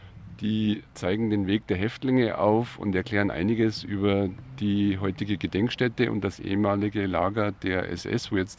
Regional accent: Bad Reichenhall, Bavaria, Germany; born there; Ich bin in Bad Reichenhall geboren, 65 Jahre alt

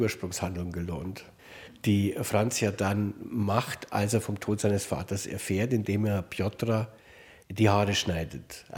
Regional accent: Munich, Bavaria, Germany; Ja, da bin ich natürlich sofort als Münchner Oberbayer eingestiegen. Nicht meine Gegend, wenn die Kirchtürme spitz sind, denn bei mir sind sie ja zwiebelig.

